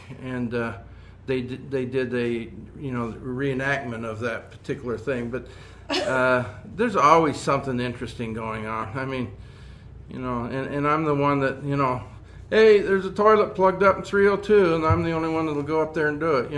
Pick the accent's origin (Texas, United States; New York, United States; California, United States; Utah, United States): Utah, United States; also born or lived in Northern Virginia; I grew up in Utah, but I kind of wanted back out